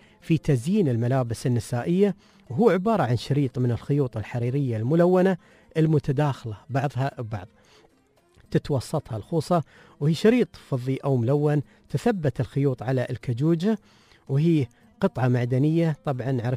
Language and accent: Arabic; United Arab Emirates